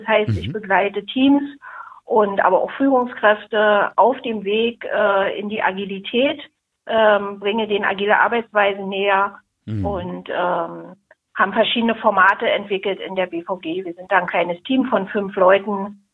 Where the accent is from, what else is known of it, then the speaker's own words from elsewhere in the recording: Berlin, Germany; bin Berlinerin mit Leib und Seele, was man unschwer erhören kann und erhören wird.